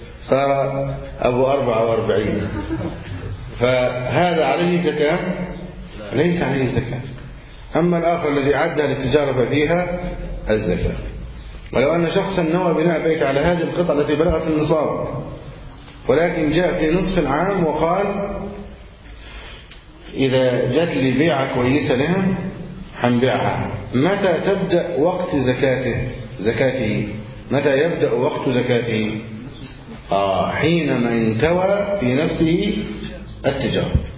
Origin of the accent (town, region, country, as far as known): Egypt